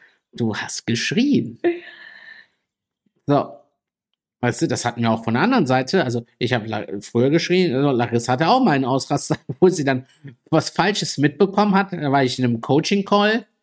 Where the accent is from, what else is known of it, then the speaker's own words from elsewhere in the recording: Italy; ich bin ein sehr temperamentvoller Mensch, ich bin Italiener.